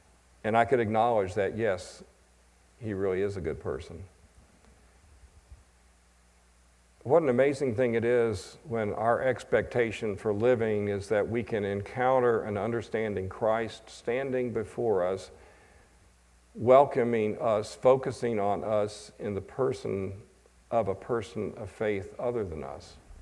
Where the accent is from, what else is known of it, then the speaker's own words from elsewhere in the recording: Charlotte, North Carolina, United States; this was a concert that we were giving in North Carolina, because I'm from Charlotte.